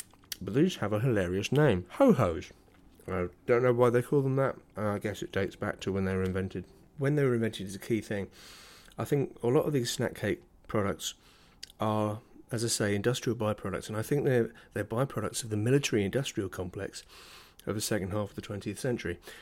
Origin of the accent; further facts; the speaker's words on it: England, United Kingdom; now in California, United States; Being an Englishman living in California, I only moved here about 5 years ago.